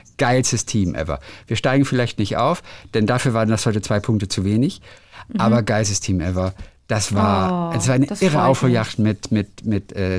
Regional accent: Hamburg area, Germany; Ich komme aus der Ecke. Aus der Nähe von Hamburg.

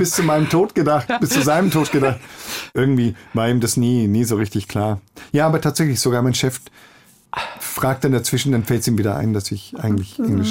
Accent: Nuremberg, Bavaria, Germany; born there; now in Fürth, Germany; ich bin in Nürnberg geboren, aber ich lebe in Fürth oder im Fürther Landkreis

